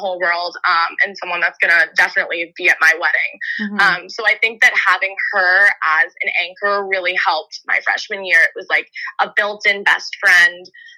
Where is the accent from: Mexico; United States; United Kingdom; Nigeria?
United States; San Francisco, California; Yeah, so I grew up in San Francisco, so going to Penn was already a huge stretch.